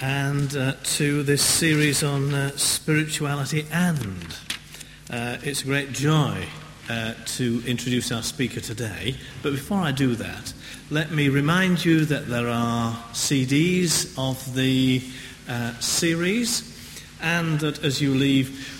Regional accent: Yorkshire and the Humber, United Kingdom; You see, you can see I'm from Yorkshire and don't understand these things.

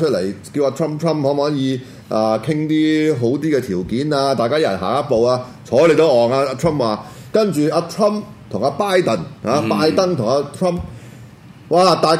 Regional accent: Hong Kong; 我哋香港人對於特區政府嗰個信任咧

